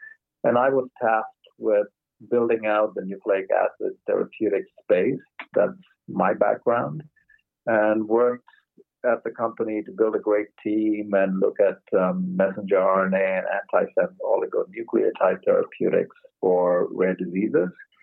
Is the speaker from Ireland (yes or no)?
no; India; moved away as an adult; now in United States; I'm originally from India, moved here a while ago after finishing my undergrad and went to school at Duke University and got a PhD in pharmacology from Emory down in Atlanta. And subsequently moved up to the Boston area